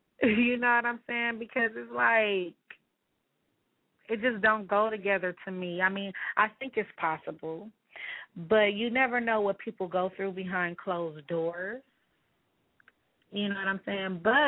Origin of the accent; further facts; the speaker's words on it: Los Angeles, California, United States; And, of course, I'm from South Central L.A., so I am surrounded by pimps, hoes, gangsters, pranks, everything.